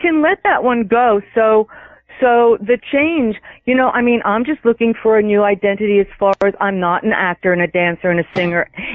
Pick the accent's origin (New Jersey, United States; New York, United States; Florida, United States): New Jersey, United States; I grew up in New Jersey, and everything was so toxic.